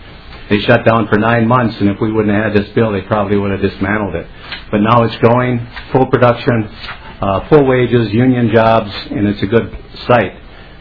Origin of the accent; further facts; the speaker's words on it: Minnesota, United States; we're from the Iron Range, even though he's not in my district.